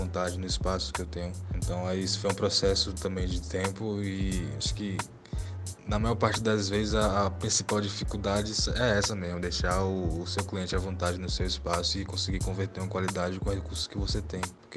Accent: Piripiri, Piauí, Brazil; principalmente no bairro onde eu morava, cresci em Piripiri.

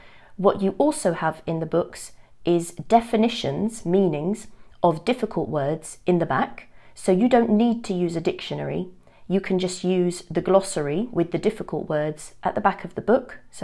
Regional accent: Reading, South East England, United Kingdom; I'm a teacher and a writer, and I come from Reading, which is a town in the southeast of England.

